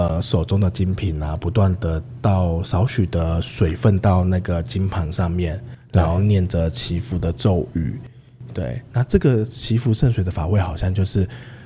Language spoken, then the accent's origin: Chinese; Taiwan; 然后尤其又是我们是从台湾来的